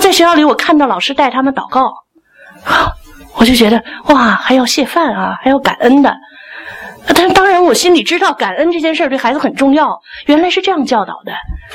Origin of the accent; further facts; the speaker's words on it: China; now in Australia; 当我作为一个中国人，我不能够进入到澳洲的教育系统里的时候